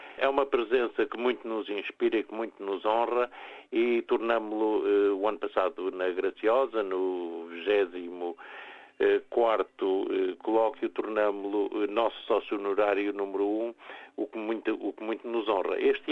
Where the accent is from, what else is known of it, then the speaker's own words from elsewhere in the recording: Timor-Leste; moved away; Eu saí de Timor em 1975, em junho de 75, seis meses antes da invasão indonésia e da neocolonização indonésia.